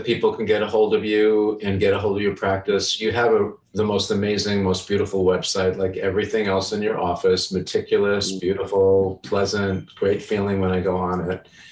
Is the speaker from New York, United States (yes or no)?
yes; New York, United States; now in Chicago, United States; And I grew up in New York, and then I moved to Chicago.